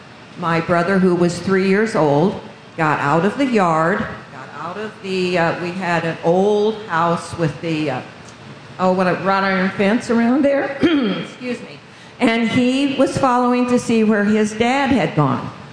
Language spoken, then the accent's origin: English; United States; When I was raised in Washington County, close to where the Highland High School is.